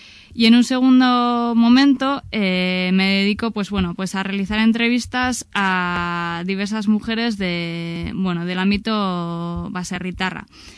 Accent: Basque Country, Spain; nosotras como mujeres vascas y herederas de una cultura del comunitarismo rural a través de nuestras madres, de nuestras abuelas

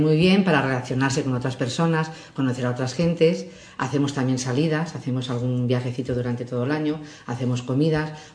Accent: Valencian Community, Spain; yo soy valenciana.

